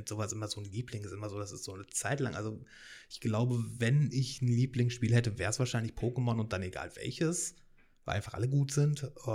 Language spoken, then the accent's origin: German; Hanover, Lower Saxony, Germany